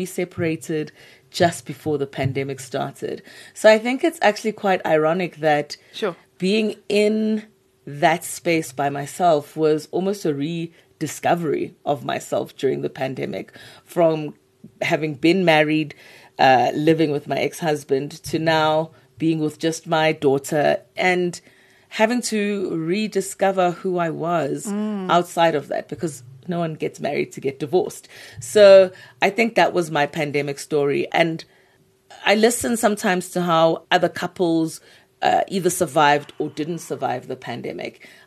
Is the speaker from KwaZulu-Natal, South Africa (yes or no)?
yes; Durban, KwaZulu-Natal, South Africa; So born and raised in Durban, all good things come from Durban.